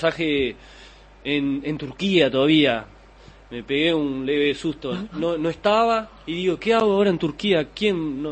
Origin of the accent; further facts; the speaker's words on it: Uruguay; Me siento contento de que como uruguayo se formó un gran equipo